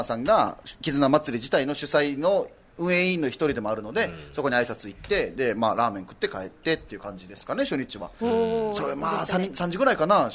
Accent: Hokkaido, Japan; 俺の地元の北海道から芸人来るからちょっと絡みなよ

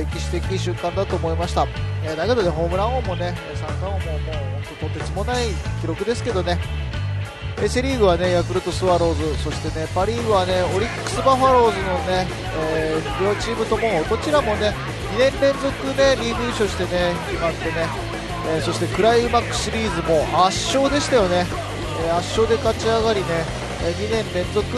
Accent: Sapporo, Hokkaido, Japan; 僕ね地元の札幌に行ってきたんだけど、

